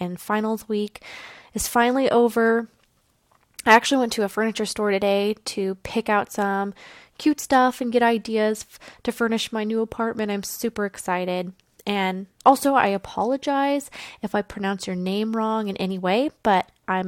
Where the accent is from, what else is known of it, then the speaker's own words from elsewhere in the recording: United States; And also, I'm American.